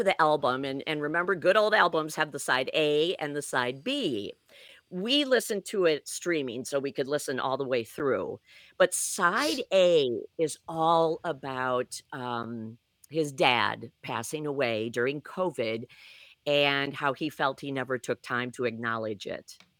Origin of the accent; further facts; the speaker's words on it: Shawano, Wisconsin, United States; I grew up outside of Shawano, and I would say there was both the Schultz's Five and Dime right on Main Street.